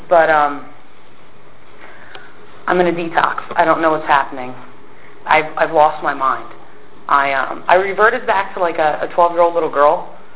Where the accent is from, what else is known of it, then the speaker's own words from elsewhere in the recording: Pen Argyl, Pennsylvania, United States; Mind you, I'm from Penn Argyle, Pennsylvania. Has anybody ever heard of it?